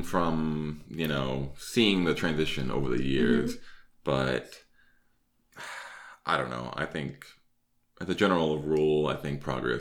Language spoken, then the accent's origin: English; Boston, Massachusetts, United States; accent: Boston; I really try to downplay my Boston accent.